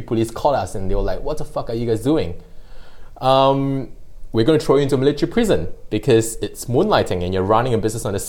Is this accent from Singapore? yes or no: yes; Singapore; moved away as an adult; I was born in Singapore, grew up in Singapore.